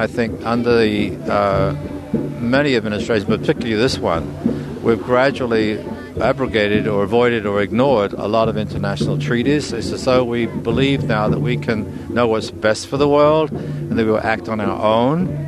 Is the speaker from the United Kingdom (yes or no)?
yes; England, United Kingdom; I was a child of war. I was brought up in England, and I was 9 years old in 1939 when the war broke out there.